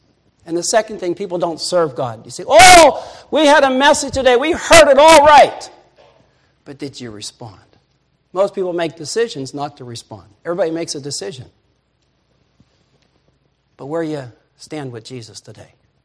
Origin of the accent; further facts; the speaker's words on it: Pennsylvania, United States; See, I'm from Pennsylvania.